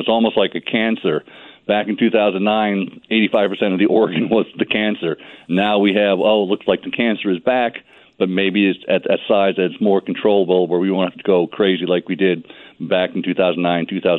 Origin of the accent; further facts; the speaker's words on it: East Coast, United States; And I was raised in the East Coast